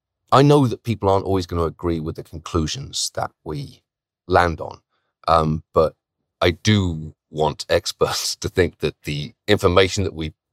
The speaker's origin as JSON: {"language": "English", "country": "United Kingdom", "said": "And for me, look, I'm British, right?"}